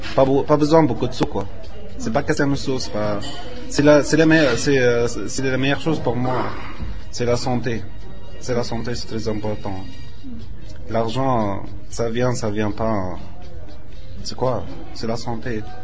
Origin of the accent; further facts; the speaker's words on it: Tunisia; now in Geneva, Switzerland; Moi, j'ai la Tunisie.